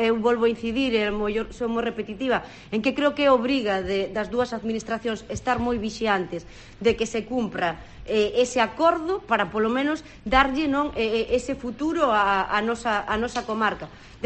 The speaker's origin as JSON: {"language": "Galician", "region": "Galicia", "country": "Spain", "tie": "born or raised there", "said": "eu, que son veciña da Mariña, que vivín toda a miña vida na Mariña"}